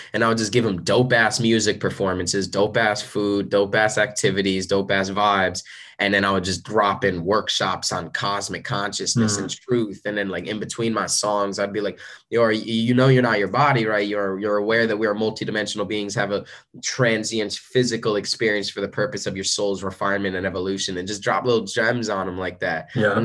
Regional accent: New Jersey, United States; I started doing it because I'm from New Jersey. So I was doing it in New Jersey and in the New York area.

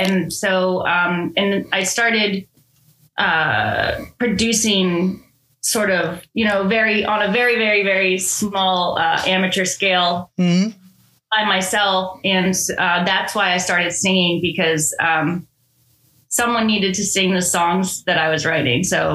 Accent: Maryland, United States; born there; So I was born about 20 minutes south of Baltimore.

